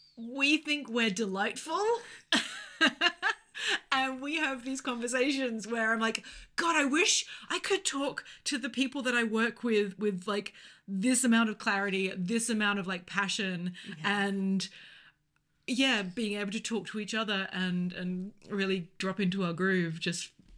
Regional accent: Australia; I think being an Australian, I am also more solar powered than I first suspected.

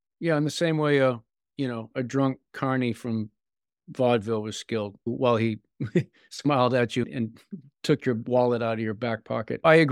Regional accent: Massachusetts, United States; especially the Milltown area where I grew up on the Massachusetts-New Hampshire border, until I wrote directly about it in my memoir, Townie.

